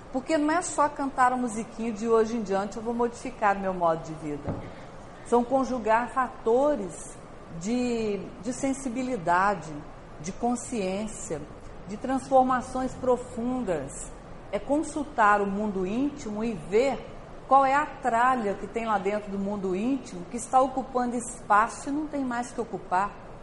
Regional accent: Minas Gerais, Brazil; E nós, como somos de Minas Gerais, a gente lê esse texto oriental e quer continuar a ilustração.

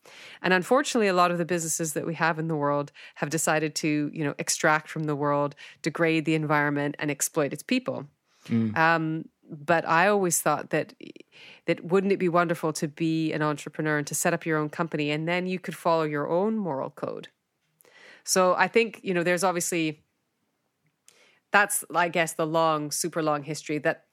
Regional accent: Canada; if I combine, you know, growing up in Canada

